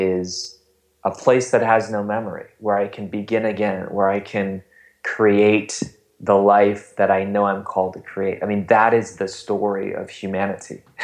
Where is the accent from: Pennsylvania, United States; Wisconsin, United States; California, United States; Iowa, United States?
Wisconsin, United States; I am not from Ohio. I'm from Wisconsin.